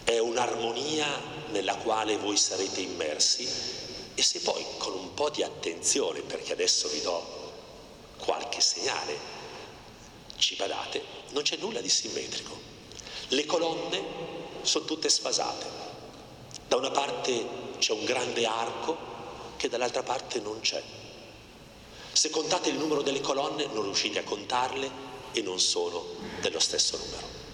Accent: Cremona, Lombardy, Italy; io vengo da Cremona

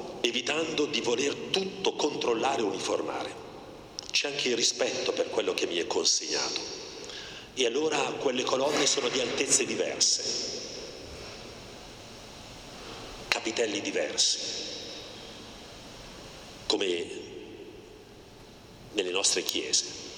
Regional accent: Cremona, Lombardy, Italy; io vengo da Cremona

